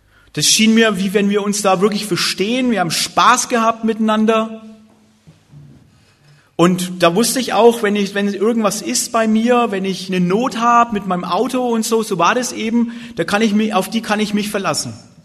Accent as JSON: {"language": "German", "region": "Bavaria", "country": "Germany", "tie": "born or raised there", "said": "wir sind da im Oberfranken aufgewachsen, ziemlich ärmliche Gegend, kärglich ein bisschen. Und ich bin getauft, konfirmiert, mit so einem normaler, klischee-evangelischer Christ."}